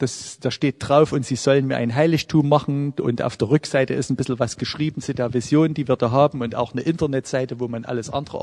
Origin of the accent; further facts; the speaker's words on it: Wilkau-Haßlau, Saxony, Germany; Ich komme aus dem Flachland. Meine Stadt, wo ich herkomme, nennt sich das Tor zum Erzgebirge.